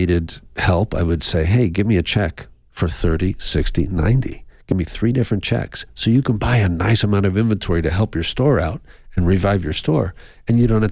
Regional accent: Arizona, United States; you know, I grew up in Southern Arizona, so wheeling and dealing down in Nogales, it becomes part of your blood.

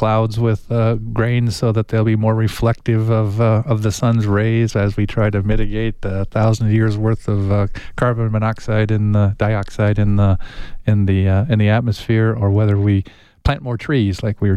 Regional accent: Tucson, Arizona, United States; Terra del Sol Park. Yeah, that's where I grew up.

